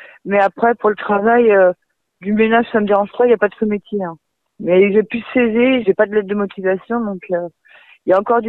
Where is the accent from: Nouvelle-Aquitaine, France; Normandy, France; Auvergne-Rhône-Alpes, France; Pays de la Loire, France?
Pays de la Loire, France; moved away; j'ai quitté la Vendée pour partir à Paris, je suis vendéenne, moi.